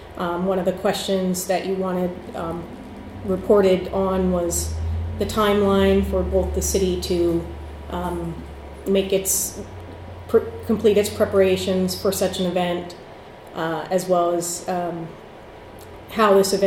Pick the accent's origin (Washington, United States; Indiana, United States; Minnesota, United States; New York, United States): Washington, United States; Black Diamond; I grew up in Black Diamond, so I'm really happy to be able to help in our local government here.